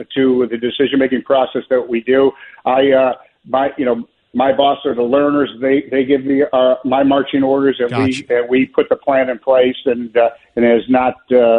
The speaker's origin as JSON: {"language": "English", "town": "Chicago", "region": "Illinois", "country": "United States", "moved": "yes"}